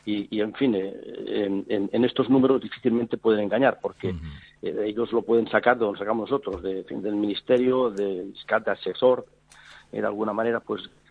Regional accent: Catalonia, Spain; En estos momentos, como catalanes, lamentamos

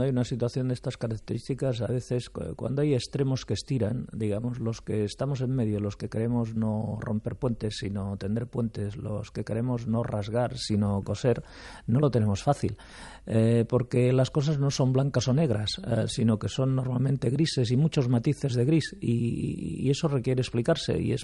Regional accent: Catalonia, Spain; yo soy profundamente catalanista, socialista, federalista, pero también soy español.

